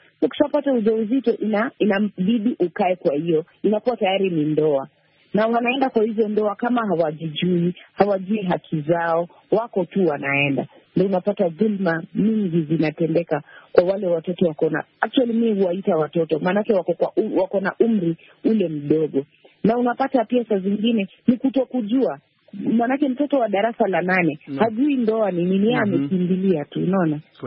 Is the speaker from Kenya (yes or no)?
yes; Kibra, Nairobi, Kenya; mimi natoka area ya Kibra, na unapata kama hapa kwetu Kibra unapata tuko na ile umaskini.